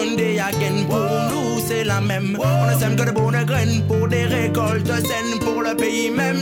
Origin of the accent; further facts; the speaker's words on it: Martinique; Je vis pour Madinina, je suis de Madinina.